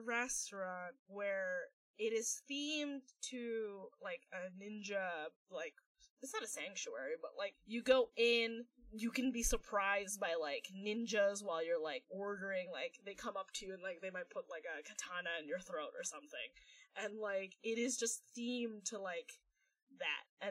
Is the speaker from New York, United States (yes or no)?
yes; New York, United States; all right, so I'm from New York.